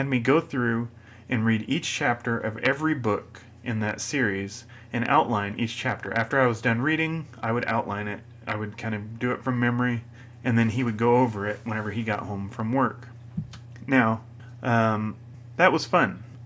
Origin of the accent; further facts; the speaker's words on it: United States; So years ago, of course, as any American teen does, I went to a public high school, or as most American teens do.